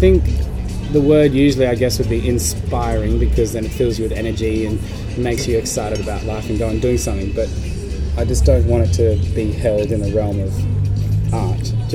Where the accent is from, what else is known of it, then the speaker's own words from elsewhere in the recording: Australia; accent: Australian; I feel like I need to crank up my Australian accent for the sake of the radio.